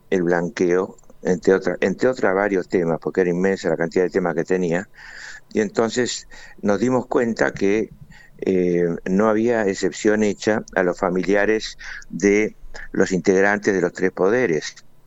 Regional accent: Argentina; soy un argentino que se siente perjudicado desde el punto de vista jurídico, moral y también desde el punto de vista económico

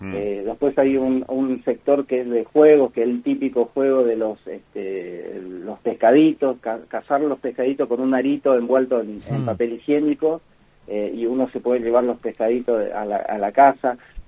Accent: Misiones, Argentina; born there; now in La Plata, Argentina; Yo nací en Misiones, pero después me acoplé a lo que es la...

